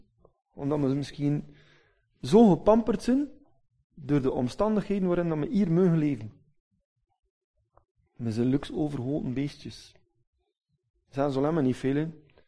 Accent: Belgium; Wieder als Belgen zijn nogal terughoudend in die ding.

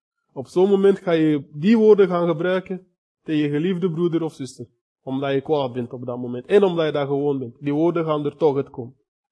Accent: Antwerp, Flanders, Belgium; Kom ik van Antwerpen, ik was dat totaal niet gewoon.

